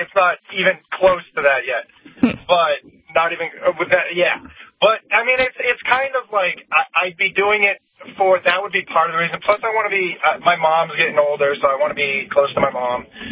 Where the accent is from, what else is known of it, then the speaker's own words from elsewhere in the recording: New Hampshire, United States; Well, I grew up in New Hampshire, so I used to take the bus to go to... I used to go to hardcore shows down in New York all the time.